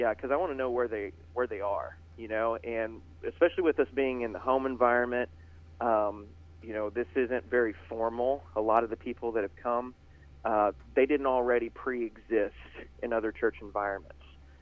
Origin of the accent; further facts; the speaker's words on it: Kentucky, United States; I'm originally from Breckenridge County, believe it or not.